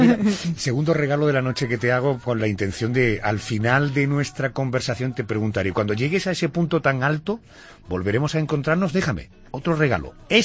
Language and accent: Spanish; Córdoba, Andalusia, Spain; ¿por qué hablas con tanto cariño de mi tierra, de Córdoba?